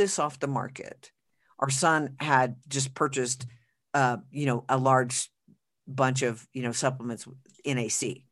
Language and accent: English; Oklahoma, United States; I'm from Oklahoma, and there was a big false story that came out of a hospital in Oklahoma